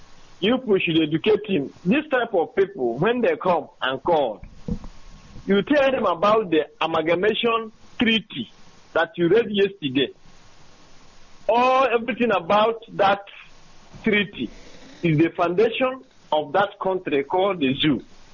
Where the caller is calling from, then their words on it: London, United Kingdom; Where are you calling from? I'm calling from London here.